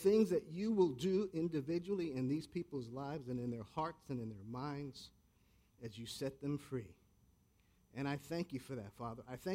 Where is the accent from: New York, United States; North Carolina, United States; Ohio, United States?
New York, United States; New York City; I was born and raised in the Bronx with not such very nice people.